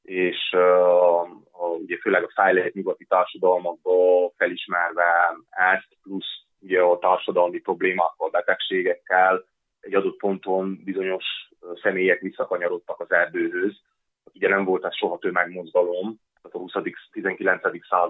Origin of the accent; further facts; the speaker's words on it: Covasna, Romania; és ugye erdővidékről származok, amivel eleve benne van az erdőnév, tehát egy eléggé zárt vidék, amit mindenütt erdők vesznek körül